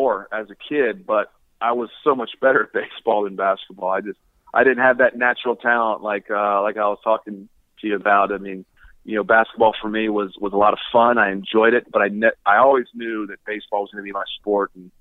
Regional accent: Baltimore, Maryland, United States; I grew up in Baltimore and watched Eddie Murray play a bunch when I was a kid

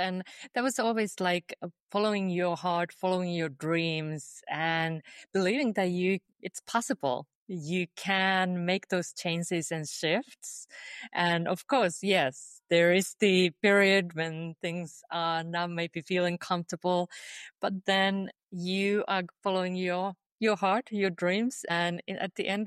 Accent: Finland; moved away as an adult; I knew since I was a child growing up in Finland that I will one day move abroad.

